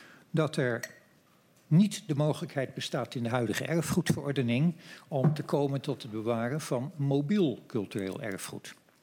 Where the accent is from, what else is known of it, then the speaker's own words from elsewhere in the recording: Utrecht, Netherlands; now in Nieuwegein, Netherlands; Ik ben natuurlijk zelf historica van opleiding. Ik kom uit Utrecht, waar een duidelijk verleden een bindmiddel vormt voor de inwoners van de stad.